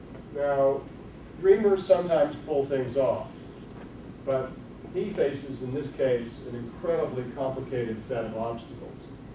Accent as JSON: {"language": "English", "region": "Massachusetts", "country": "United States", "said": "This is a before and after photograph from my home state of Massachusetts, the Ipswich River just outside of Boston in 2003."}